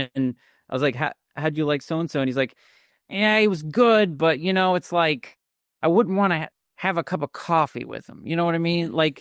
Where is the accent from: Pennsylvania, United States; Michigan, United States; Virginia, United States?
Virginia, United States; And he was like, well, where'd you grow up? And I said, Virginia.